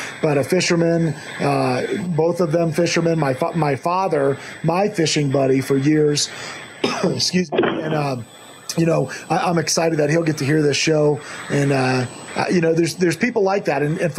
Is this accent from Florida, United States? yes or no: yes; Florida, United States; I grew up in Florida, was a spin fisherman all my life, or live bait, and mostly in the ocean.